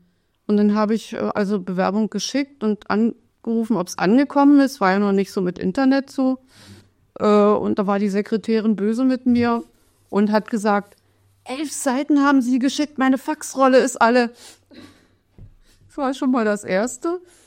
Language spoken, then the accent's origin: German; Wittichenau, Saxony, Germany; ich bin in der Lausitz aufgewachsen. In Wittichenau habe ich gewohnt, den größten Teil der Kindheit. In der Nähe von Hoyerswerda, damals Bezirk Cottbus. Niederschlesische Oberlausitz heißt das jetzt und gehört jetzt zu Sachsen.